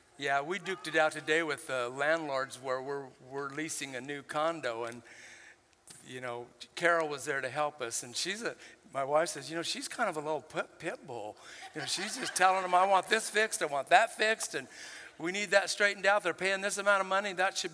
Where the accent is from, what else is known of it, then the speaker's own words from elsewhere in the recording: Puerto Rico; my home country of Puerto Rico